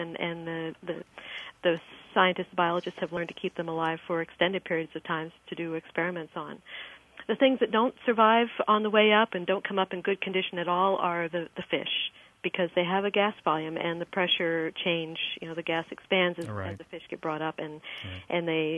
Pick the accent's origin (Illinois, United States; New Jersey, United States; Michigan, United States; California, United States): New Jersey, United States; and I am from New Jersey, so in some